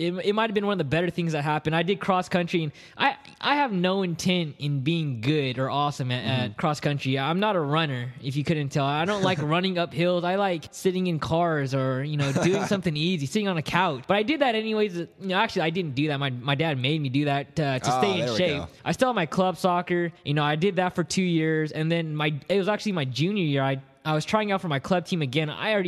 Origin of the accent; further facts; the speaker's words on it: Elk Grove, California, United States; Elk Grove, south part of Sacramento.